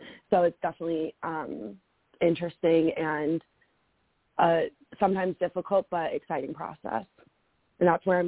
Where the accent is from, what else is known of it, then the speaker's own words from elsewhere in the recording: Chicago, Illinois, United States; I grew up in the Chicago area. I grew up going to the Chicago Art Institute.